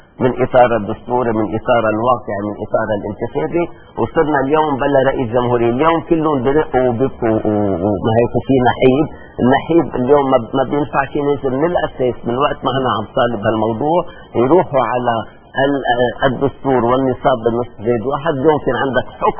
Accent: Lebanon; نحن عندنا بلبنان اليوم

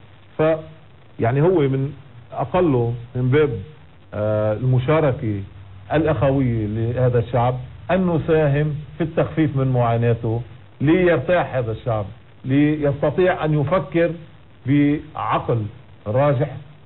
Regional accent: Lebanon; فطبعا نحن حري فينا بالاول كلبنانيين

